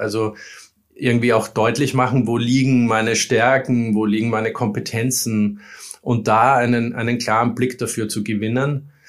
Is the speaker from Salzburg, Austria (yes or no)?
no; Vienna, Austria; now in Berlin, Germany; ich bin Wiener, der vor 12 Jahren seinen Weg nach Berlin gefunden hat.